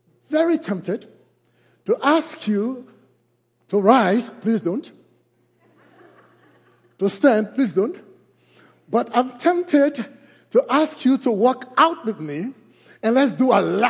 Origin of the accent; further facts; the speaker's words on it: Liberia; in case you think you are hearing an accent, nah, I am from the Republic of Liberia in West Africa, where my life was influenced by missionaries.